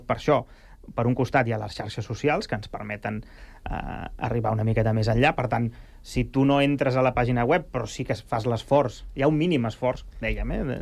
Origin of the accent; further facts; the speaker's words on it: Sabadell, Catalonia, Spain; now in Rubí, Spain; Jo soc fill de Sabadell, visc a Rubí i treballo aquí. Soc vallesà 100%.